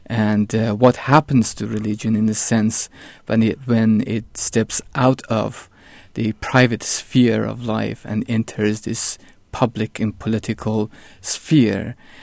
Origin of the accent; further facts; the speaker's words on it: Iran; That is not quite my experience of growing up in Iran